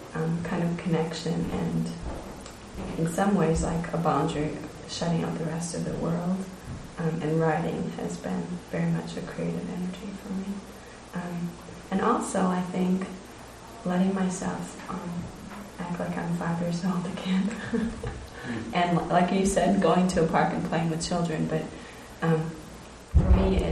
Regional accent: Chicago, Illinois, United States; from Chicago.

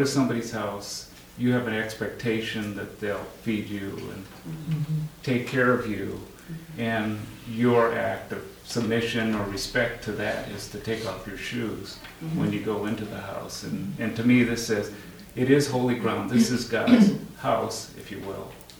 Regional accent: Hawaii, United States; I grew up in Hawaii, and it was always considered a sign of respect when you went to somebody's house to take off your shoes

